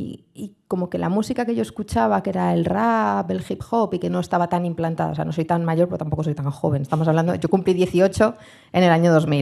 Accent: Galapagar, Community of Madrid, Spain; pero yo soy de Galapagar, que es un pueblo que está aquí a 20 minutos, pequeñito.

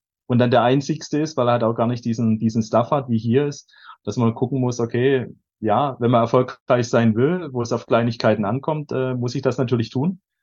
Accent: Schwäbisch Hall, Baden-Württemberg, Germany; ich komme aus Schwäbisch Hall

